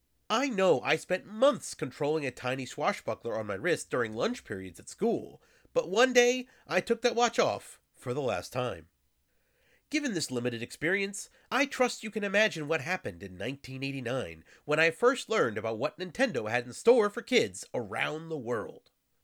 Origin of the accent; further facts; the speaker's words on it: New York, United States; I grew up in New York, so I likely touched one sooner than a lot of other kids.